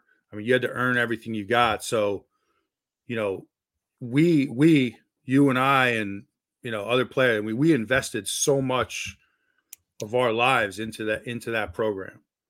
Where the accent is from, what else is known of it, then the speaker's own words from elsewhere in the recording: New Jersey, United States; growing up in New Jersey, I really wasn't familiar with East Carolina.